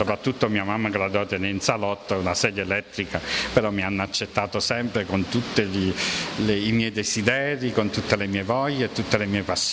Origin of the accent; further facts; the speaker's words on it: Naples, Campania, Italy; Beh, come me, io sono napoletano, insomma, sole mio, la pizza